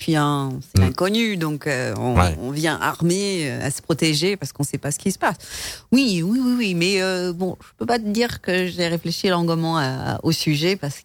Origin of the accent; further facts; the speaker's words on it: England, United Kingdom; Moi je suis anglaise